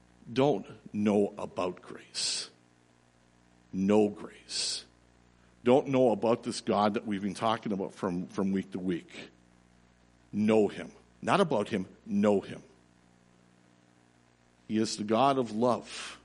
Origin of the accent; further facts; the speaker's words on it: Toronto, Ontario, Canada; The same grace was extended to me as I grew up in Toronto, as I attended Sunday school.